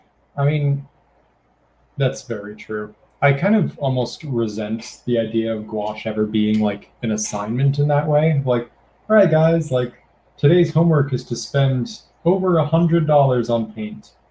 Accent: Arizona, United States; Yeah, well, I grew up in Arizona, so I didn't really know what a beach was.

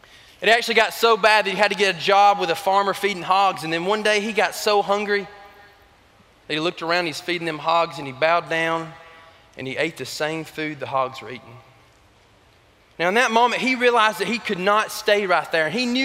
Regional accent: Alabama, United States; I am from Alabama.

